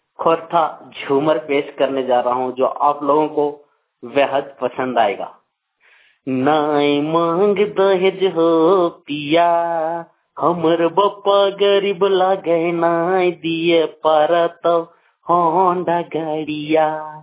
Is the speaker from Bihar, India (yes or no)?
no; Jharkhand, India; now in Hyderabad, India; ग्राम मणमो post खेत को विष्णुगढ़ हजारीबाग का रहने वाला हूँ। फिलहाल मैं हैदराबाद से बोल रहा हूँ।